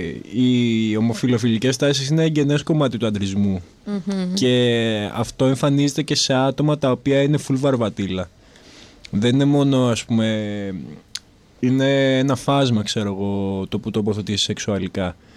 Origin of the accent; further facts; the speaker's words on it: Thessaloniki, Central Macedonia, Greece; Θεσσαλονίκη.